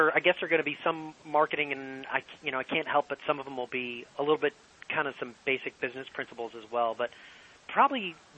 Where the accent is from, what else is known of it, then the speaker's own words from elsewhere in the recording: Ireland; If I'm Irish, you're either going to be a priest or a bartender, and there's an argument that they're one and the same.